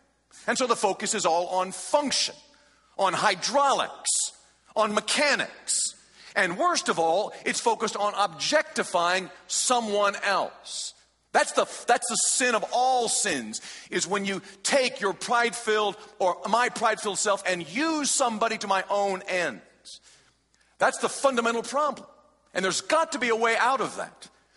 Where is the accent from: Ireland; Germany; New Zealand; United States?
United States; I'm an American. I'm an adult.